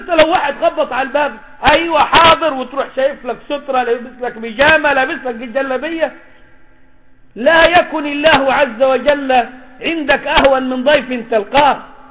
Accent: Egypt; now in United States; احنا عندنا في مصر بنقول للشباب روح الشغل بالقميص والبنطلون

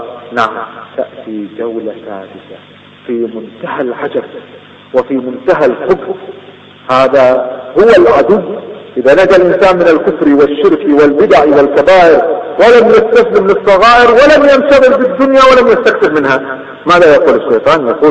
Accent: Kuwait; أذكر أحد التجار عندنا في الكويت كان يبيع الغترة

